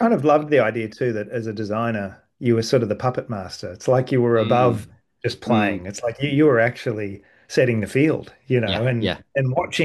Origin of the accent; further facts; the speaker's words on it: Melbourne, Victoria, Australia; And look, I mean, I grew up playing public golf courses. So the Sandbelt, even for me growing up in Melbourne